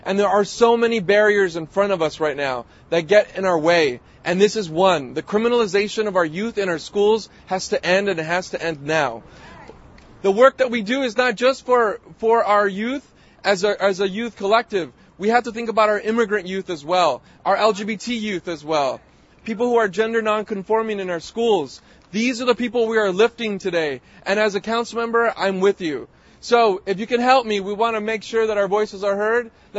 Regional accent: Brooklyn, New York, United States; I'm here not just as a New Yorker and a Brooklynite

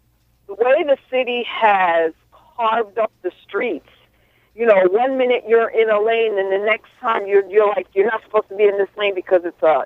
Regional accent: New York, United States; also born or lived in Brooklyn; Look, I grew up in New York, so there's been times when I lived in Brooklyn. I was at school in Brooklyn.

